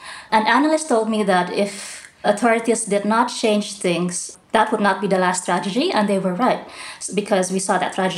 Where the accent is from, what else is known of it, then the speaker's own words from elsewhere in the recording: Jakarta, Indonesia; I'm based in Jakarta, and if I go out of town and I tell people I'm from Jakarta, nobody will ever mention the football club of Jakarta.